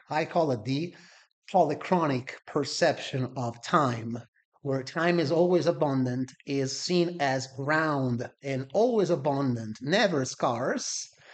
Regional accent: Salerno, Campania, Italy; And growing up in Salerno, also, I am a drummer.

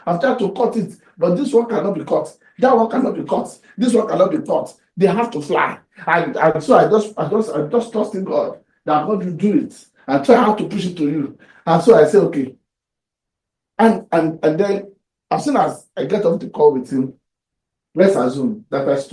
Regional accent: Southwest Nigeria, Nigeria; I grew up in Yoruba land

